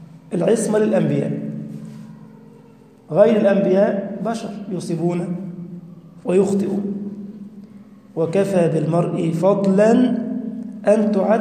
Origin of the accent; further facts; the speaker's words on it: Egypt; بل عندنا في مصر أتقن علماء الاعتقاد من الأزهر.